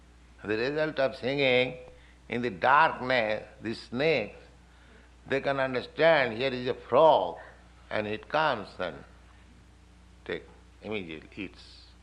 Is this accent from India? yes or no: yes; India; Just like you are American, I am Indian. We are not concerned about hearing about Indian and American.